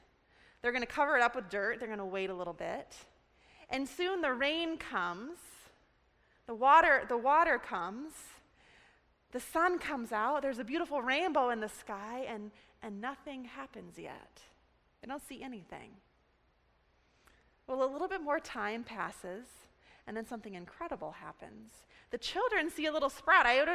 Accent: Nebraska, United States; Well, I grew up in Nebraska, and a fair warning, you're going to hear a few number of Nebraska stories since I'm from the great Cornhusker State.

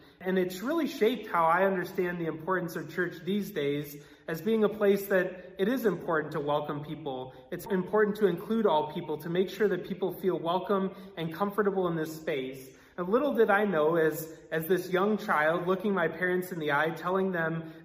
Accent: Clarkston, Michigan, United States; eventually would move to Michigan, which was home for me. I grew up in Clarkston, as I mentioned before.

